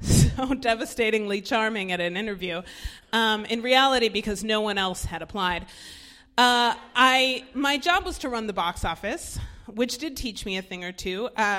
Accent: Colorado, United States; I mean, I'm from Colorado.

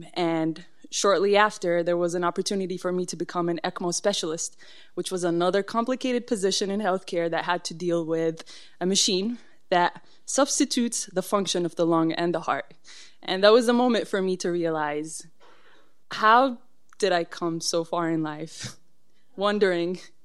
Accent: Saudi Arabia; English is a second language; I was born and raised in Saudi Arabia. I did not speak a word in English.

